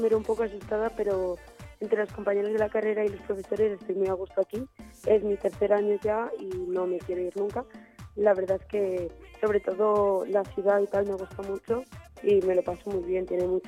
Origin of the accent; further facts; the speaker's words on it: Ibiza, Balearic Islands, Spain; now in Elche, Spain; yo soy de Ibiza, llegué a la UMH para estudiar la carrera que estoy estudiando